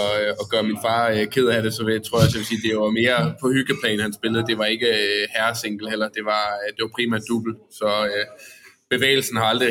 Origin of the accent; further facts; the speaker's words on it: Odense, Region of Southern Denmark, Denmark; det startede egentlig med, at jeg kommer fra Odense af.